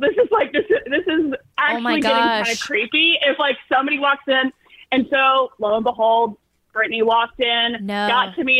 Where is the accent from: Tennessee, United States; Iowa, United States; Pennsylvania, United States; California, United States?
Tennessee, United States; Nashville; Anyway, I have some funny stories from growing up in Nashville being the Christian music capital